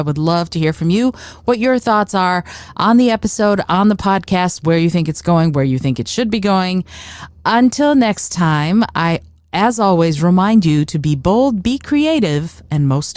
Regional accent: Michigan, United States; The Midwest is a language all its own, for sure. I grew up in Michigan.

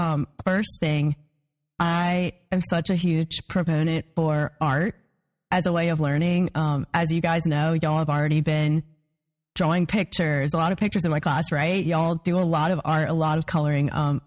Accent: River Ridge, Louisiana, United States; Sure. So I grew up in River Ridge, and I went to St. Matthew all my life.

